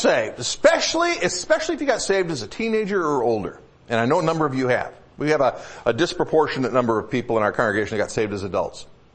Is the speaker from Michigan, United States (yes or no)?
yes; Michigan, United States; And when I was back out east, I grew up in Michigan. And I was visiting my mom